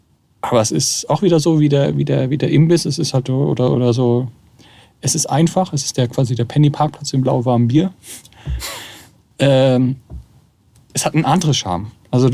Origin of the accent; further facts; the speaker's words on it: Mannheim, Baden-Württemberg, Germany; Als Mannheimer darf man öffentlich nicht sagen, dass man Ludwigshafen mag.